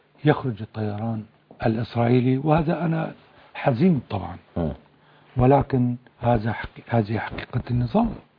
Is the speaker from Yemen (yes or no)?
no; Syria; عندنا في سوريا نسيج وطني مختلف قومي وطائفي